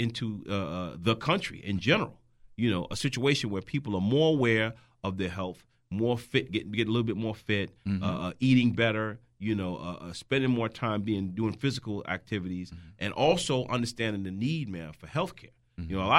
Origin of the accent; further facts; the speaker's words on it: New York, United States; I'm from New York, mm-hmm. New Jersey area